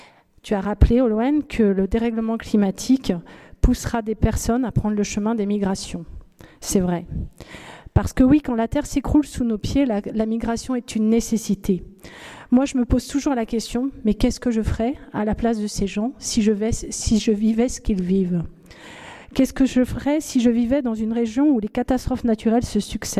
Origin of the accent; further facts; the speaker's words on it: Brittany, France; born there; Je suis née en France, je suis née en Bretagne, je vis en Ille-et-Vilaine